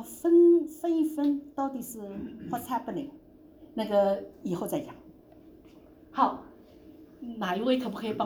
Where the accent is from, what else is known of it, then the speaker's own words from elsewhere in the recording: China; 就是说我们中国人有的时候会常做这个东西做的比较多一点点